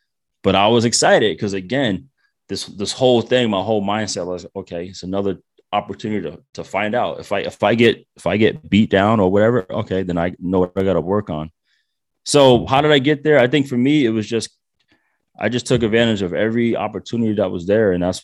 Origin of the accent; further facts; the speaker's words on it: Rhode Island, United States; I'm from Rhode Island and nobody gonna come see me here.